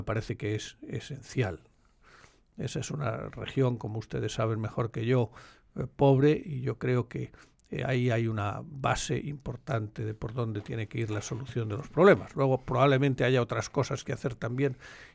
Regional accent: Madrid, Community of Madrid, Spain; yo soy de Madrid, y mi trabajo es defender y proteger a todo el país y representarlo.

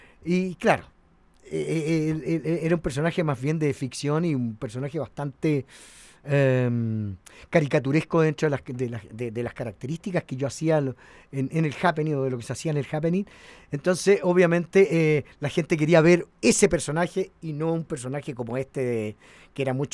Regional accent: Chile; Yo creo que eso, nosotros como chilenos, y yo personalmente, me siento tremendamente orgulloso.

